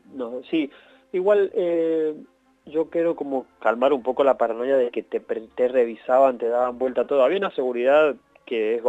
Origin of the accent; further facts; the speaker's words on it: San Carlos, Mendoza, Argentina; now in Buenos Aires, Argentina; yo soy del departamento de San Carlos, uh-huh. En el que bailé mucho tiempo folclore, toda la vida. Uh-huh.